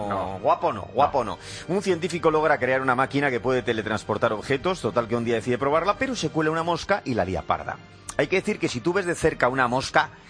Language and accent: Spanish; Bilbao, Basque Country, Spain; Pero que en Bilbao se llaman vainas, vainas.